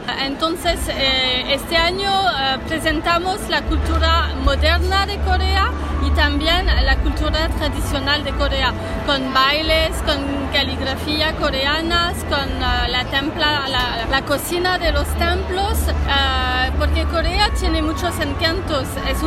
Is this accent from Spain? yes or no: no; France; Spanish is a second language; Yo soy francesa.